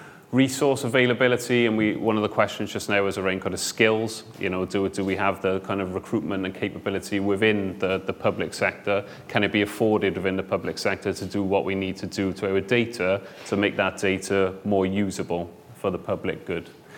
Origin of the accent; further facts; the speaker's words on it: Wales, United Kingdom; is because I'm Welsh, and there's a bit of a Welsh theme going on today. I can speak a little bit of Welsh, but not enough to interpret some of those questions online.